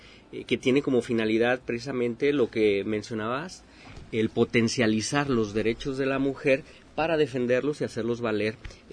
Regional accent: Guadalajara, Jalisco, Mexico; yo soy originario de Guadalajara.

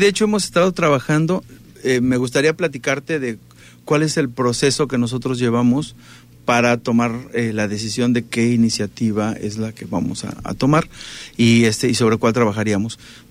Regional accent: Mexico; logrando la identidad de nuestro país como mexicanos

